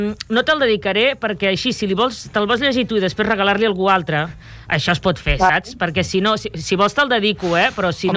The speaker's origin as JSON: {"language": "Catalan", "town": "Reus", "region": "Catalonia", "country": "Spain", "said": "jo sóc de Reus, sí."}